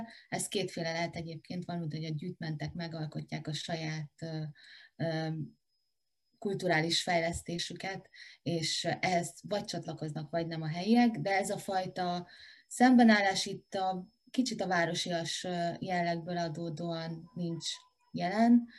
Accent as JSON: {"language": "Hungarian", "town": "Mezőtúr", "region": "Jász-Nagykun-Szolnok", "country": "Hungary", "said": "én Mezőt úr vagyok, innen származom"}